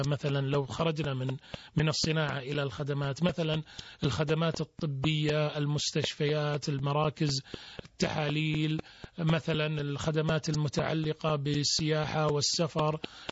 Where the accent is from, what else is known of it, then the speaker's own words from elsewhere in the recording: Algeria; أنا في الجزائر لا أقول بلدي الثاني، المملكة العربية السعودية بلدي والجزائر بلدي